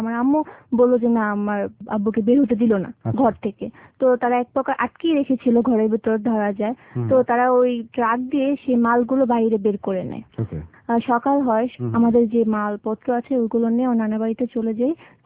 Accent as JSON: {"language": "Bangla", "town": "Gazipur", "region": "Dhaka Division", "country": "Bangladesh", "tie": "born there", "said": "জন্ম হচ্ছে গাজীপুরে।"}